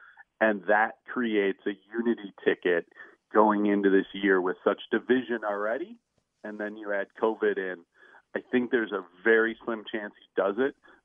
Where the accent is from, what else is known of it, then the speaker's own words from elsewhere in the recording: Minnesota, United States; And that's where I think Walls is being very Minnesotan. We are very careful people